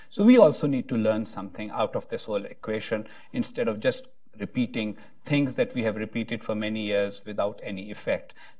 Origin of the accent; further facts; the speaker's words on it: Pakistan; Now, I'm a Pakistani too